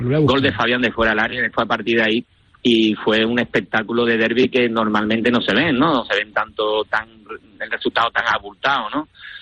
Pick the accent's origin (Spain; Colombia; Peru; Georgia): Spain; Morón, Andalusia; yo lo celebré en mi pueblo, en Morón